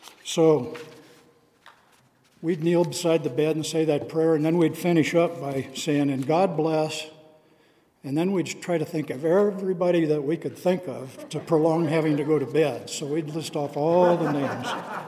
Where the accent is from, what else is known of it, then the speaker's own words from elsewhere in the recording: Carbondale, United States; I can remember when my sisters and I were growing up in Carbondale